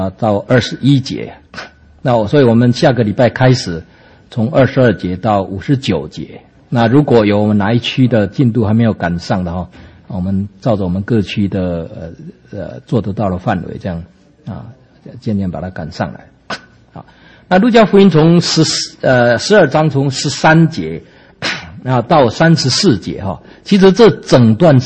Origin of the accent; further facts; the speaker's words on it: China; 那我们中国人讲啊，清官难断家务事